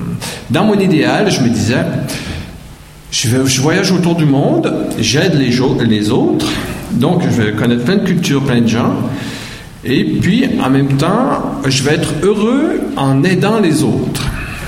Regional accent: Quebec, Canada; born there; Je suis né au Québec, dans ces grandes régions forestières, remplies de lacs, où beaucoup d'Européens rêvent d'aller vivre. Et puis, c'est une petite ville industrielle, là, avec plein de forêts.

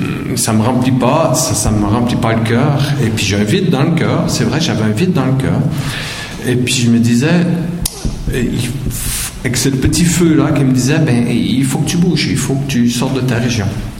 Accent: Quebec, Canada; born there; Je suis né au Québec, dans ces grandes régions forestières, remplies de lacs, où beaucoup d'Européens rêvent d'aller vivre. Et puis, c'est une petite ville industrielle, là, avec plein de forêts.

